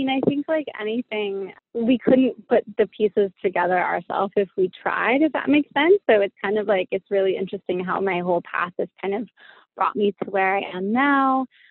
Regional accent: Utah, United States; and the fact that we're both from Utah

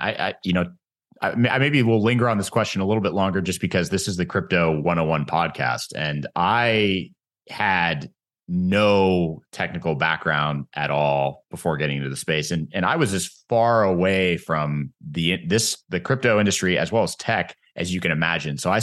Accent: United States; You know, as an American, it's easy to just get used to the fact that you can go to anywhere in the world and pull dollars out of an ATM.

